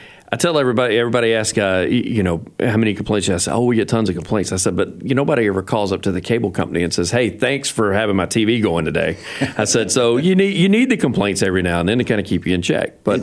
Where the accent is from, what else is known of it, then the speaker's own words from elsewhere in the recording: Alabama, United States; A lot of guys, preachers I grew up with down in South Alabama.